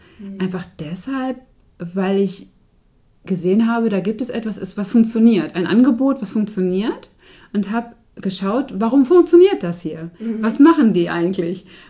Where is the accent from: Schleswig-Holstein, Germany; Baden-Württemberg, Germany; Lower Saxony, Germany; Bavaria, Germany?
Lower Saxony, Germany; Herzberg am Harz; Also ich bin Herzberg am Harz aufgewachsen.